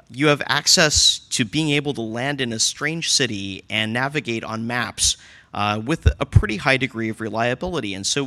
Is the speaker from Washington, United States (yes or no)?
yes; Washington, United States; even in my home state of Washington